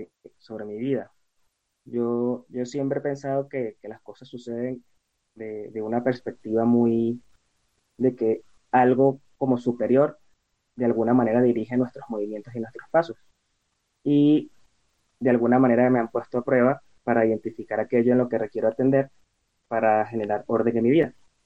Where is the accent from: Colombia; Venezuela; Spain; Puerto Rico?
Venezuela; now in Mexico; soy de Venezuela. Actualmente migré a México